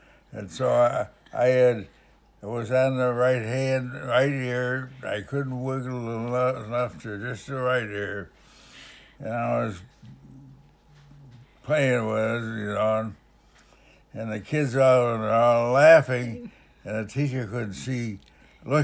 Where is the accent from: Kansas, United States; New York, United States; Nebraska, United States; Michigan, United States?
New York, United States; Syracuse; Well, I can remember a bit when I was about 2 years old down at 707 Danforth Street, down in the Rathskeller.